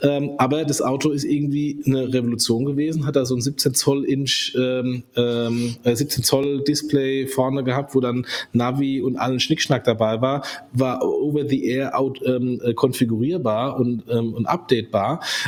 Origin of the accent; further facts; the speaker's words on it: Germany; dass wir als Deutsche, und das sage ich jetzt mal ganz speziell, ich als Deutscher